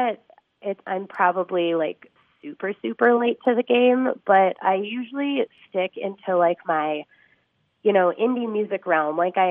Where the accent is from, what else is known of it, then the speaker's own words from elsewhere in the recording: Minnesota, United States; Like anytime I go up north, my accent definitely slips out more. So I mean, there is that. It's just, you know, that Iron Range blood runs deep. I don't know, that small town Minnesota nice thing that actually exists up on the Iron Range.